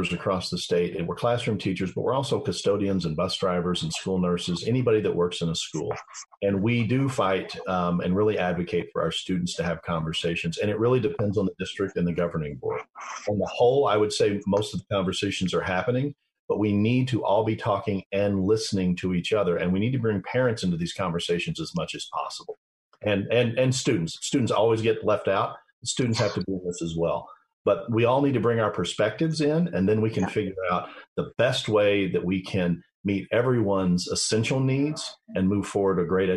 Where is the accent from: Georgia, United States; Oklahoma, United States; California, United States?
Oklahoma, United States; I remember I grew up in Oklahoma, very rural schools, and we still had the best technology, better technology at school than I had in my home, right?